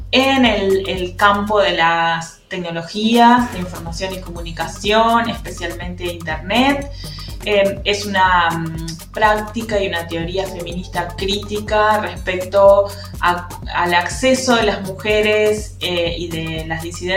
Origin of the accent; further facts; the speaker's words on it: Uruguay; soy de Uruguay